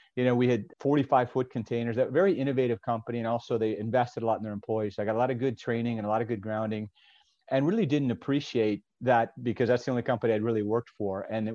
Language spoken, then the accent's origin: English; Chicago, Illinois, United States; I'm from Chicago, Illinois. And I had kids early, and so construction work in Chicago is not very stable.